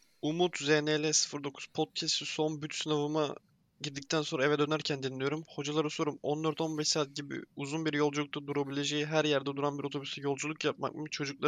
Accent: Denizli, Turkey; now in Istanbul, Turkey; Eğitim için geldim İstanbul'dan. Deprem tatilinin uzatılması nedeniyle memleketim Denizli'ye dönerken Hasan hocamın favori firmasıyla dinliyorum.

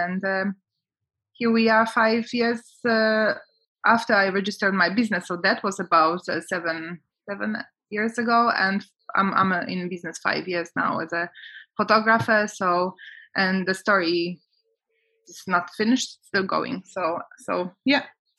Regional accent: south, Poland; So I'm from the south of Poland where all the coal mines are.

